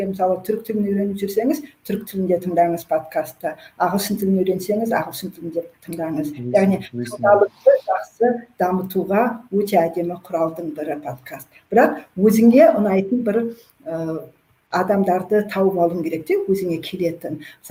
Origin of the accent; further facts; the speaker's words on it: Astana, Kazakhstan; now in Almaty, Kazakhstan; мүмкін Астанаданмын ғой, бірақ Алматыда жүріп